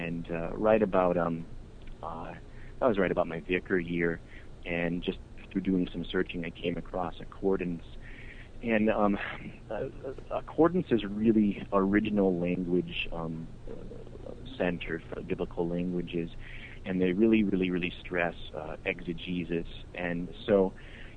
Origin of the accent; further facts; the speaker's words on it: Montana, United States; I grew up in Montana, and I was very much I love the mountains and such